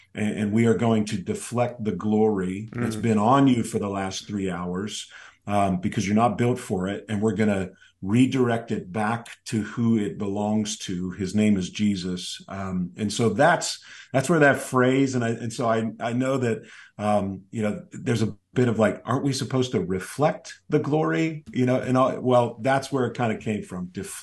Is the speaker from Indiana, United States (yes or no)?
no; Pittsburgh, Pennsylvania, United States; just growing up in Pittsburgh, there is a bit of a, it is a religion